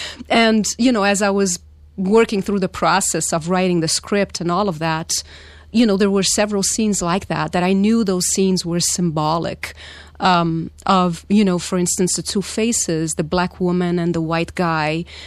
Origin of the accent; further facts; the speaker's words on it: Brazil; Growing up in Brazil and just completely falling in love with nature